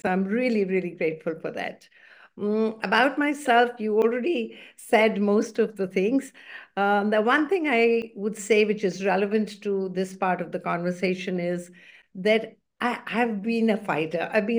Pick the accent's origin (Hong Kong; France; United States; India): India; being a girl growing up in India with a disability in the 1960s and 70s was not at all easy.